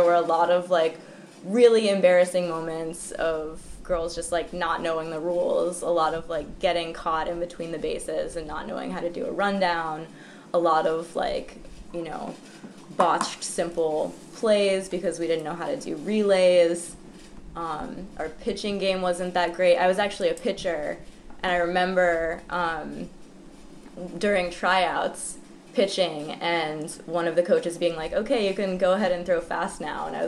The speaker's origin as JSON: {"language": "English", "town": "Youngstown", "region": "Ohio", "country": "United States", "tie": "born or raised there", "said": "I grew up in Youngstown, Ohio, so my family was Cleveland Indians fans."}